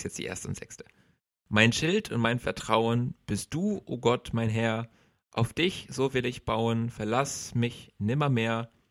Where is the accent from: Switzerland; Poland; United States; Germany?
Germany; Bonn, North Rhine-Westphalia; born there; jetzt Bonn. Wie es auf meinem Perso draufsteht. Geboren in Bonn-Düsdorf, jetzt Bonn.